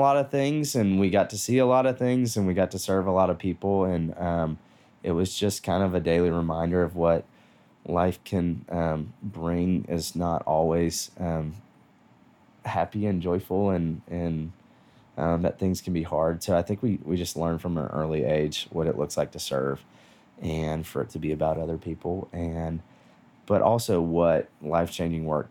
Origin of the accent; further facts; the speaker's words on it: Nashville, Tennessee, United States; I grew up here in Nashville. I have 3 siblings. 2 amazing parents who started Salama Urban Ministries here in Nashville in the Edge Hill neighborhood, which in 1986, when we moved there, the year I was born, it was not the most fun neighborhood.